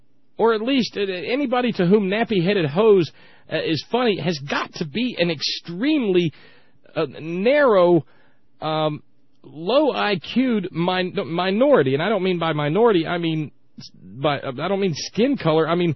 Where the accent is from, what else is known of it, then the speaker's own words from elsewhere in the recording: the South, United States; growing up in the South and dealing with the inherent racism that's down there